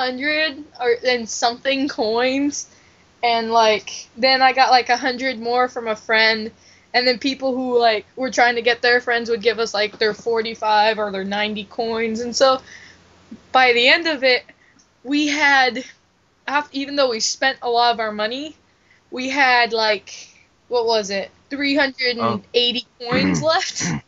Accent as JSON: {"language": "English", "region": "California", "country": "United States", "said": "It did not stop. Orange."}